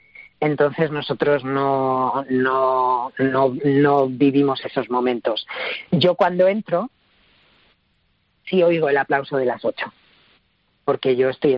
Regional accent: Extremadura, Spain; moved away; pues si yo soy de Extremadura, hijo, pero ¿cuánto llevas aquí? Pues yo llevo 20 años

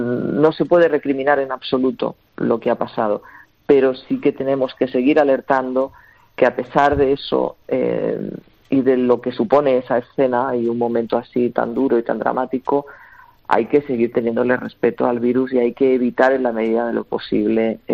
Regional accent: Catalonia, Spain; voy a responder la primera simplemente porque soy de Cataluña

